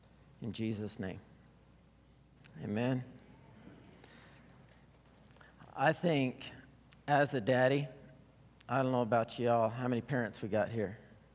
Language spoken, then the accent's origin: English; Idaho, United States; I'm from Idaho. It just doesn't even seem like planet Earth when it's 111 degrees